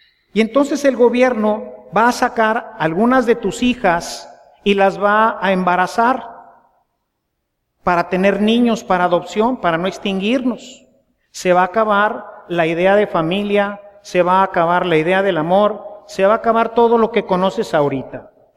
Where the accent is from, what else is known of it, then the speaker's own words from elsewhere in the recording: Mexico; Somos mexicanos gobernados por nuestros representantes que nosotros hemos escogido